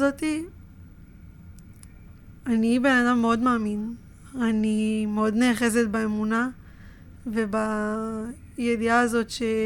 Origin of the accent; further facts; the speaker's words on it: Ofakim, Southern District, Israel; זה אופקים זה אופקים, אין לעזור, זה העיר שגדלתי בה.